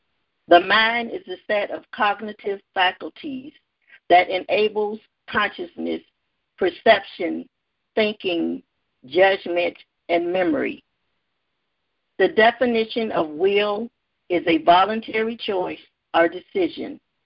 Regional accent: Louisiana, United States; While growing up in Louisiana, I would hear elderly people say that some of the most beautiful people had ugly ways.

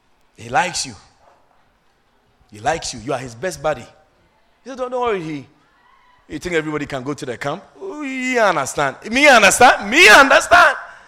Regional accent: Agogo, Ashanti, Ghana; Go and get some little village church somewhere in my hometown, Agogo, and just be happy there.

